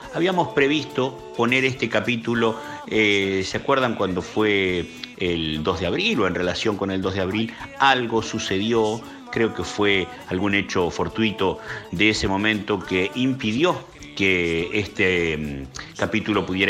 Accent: Concepción del Uruguay, Entre Ríos, Argentina; accent: Entre Ríos; Lo que sí no cambia es nuestro acento, muy entrerriano, muy de la costa del Uruguay, desde el Río de los Pájaros, desde la histórica.

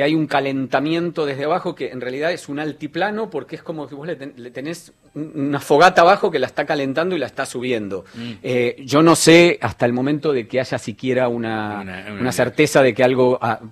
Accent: Lanús, Buenos Aires Province, Argentina; De Lanús.

